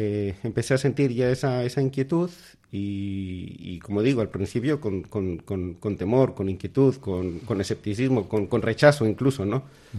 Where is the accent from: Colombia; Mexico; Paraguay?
Colombia; now in Bilbao, Spain; Yo vivo en Bilbao, yo soy colombiano, y vivo en Bilbao desde el año 2000. Yo vine pues para trabajar, para estudiar, para conocer un poco, y me quedé, y bueno, siempre he sido una persona religiosa